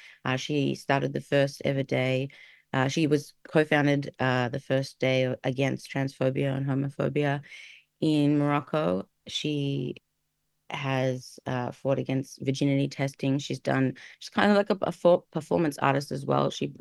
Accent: Melbourne, Victoria, Australia; now in Los Angeles, United States; I'm originally from Melbourne, now based in LA.

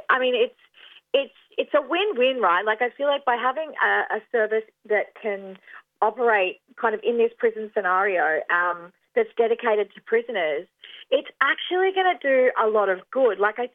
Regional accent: Queensland, Australia; I'm originally from Queensland and I wanted to go back home to Queensland to my family because I lost my housing down here.

